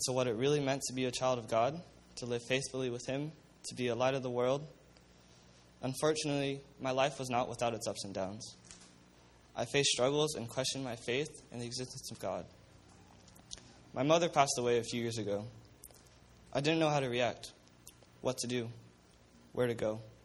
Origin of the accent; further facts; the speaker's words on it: Los Angeles, California, United States; also born or lived in Sacramento / Fresno; I was born in Sacramento, moved around a bit, starting from Sacramento, to Fresno, and then ultimately to Los Angeles.